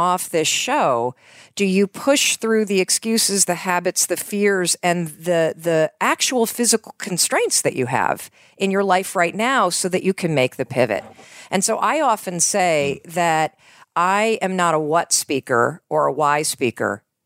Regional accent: Michigan, United States; So I grew up in Western Michigan. Mm-hmm. I went east to college and law school

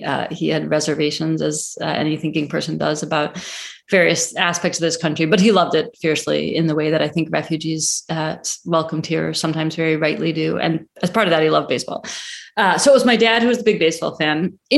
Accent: Cleveland, Ohio, United States; born or raised there

